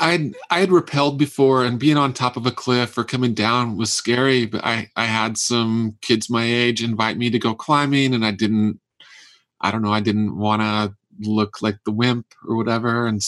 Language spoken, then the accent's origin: English; Utah, United States; Growing up in Utah, I couldn't even picture traveling until later in life.